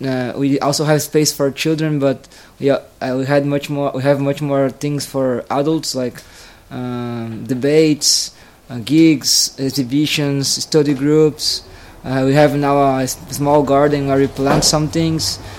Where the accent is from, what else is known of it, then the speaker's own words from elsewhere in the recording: São Paulo, Brazil; English is a second language; São Paulo is my hometown and Rio is like the nearest city